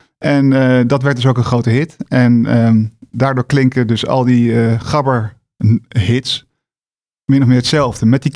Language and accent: Dutch; Rotterdam, South Holland, Netherlands; Ik weet nog goed, toen ik opgroeide in Rotterdam, dat mensen van de een op de andere dag gabber werden.